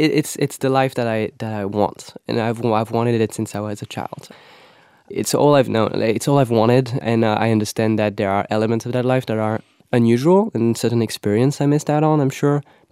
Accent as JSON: {"language": "English", "town": "Nantes", "region": "Pays de la Loire", "country": "France", "tie": "born or raised there", "second_language": "English", "said": "I was a 16-year-old boy in France, in Nantes, my hometown."}